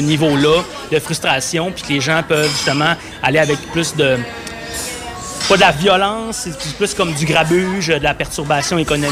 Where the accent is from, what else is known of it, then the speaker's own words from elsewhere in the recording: Alma, Quebec, Canada; Ouais, ben moi, je viens d'Alma, dans le fond. Comme j'ai étudié au cégep d'Alma, en sciences humaines, pas de maths.